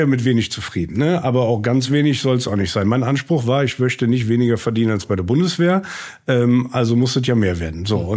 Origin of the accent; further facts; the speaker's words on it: Brühl, North Rhine-Westphalia, Germany; Dann bin ich mit dem Auto in Brühl, meine Heimatstadt, am Bahnhof vorbeigefahren.